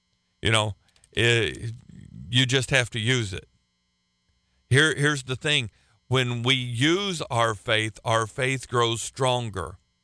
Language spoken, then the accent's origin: English; United States; I don't get to heaven because I'm an American.